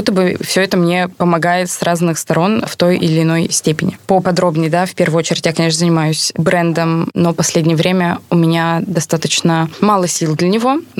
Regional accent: Voronezh, Voronezh Oblast, Russia; Шьем мы в основном в Воронеже, в моем родном городе.

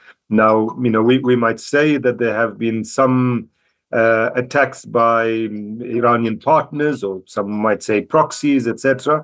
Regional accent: South Africa; I'm South African. I live in Johannesburg.

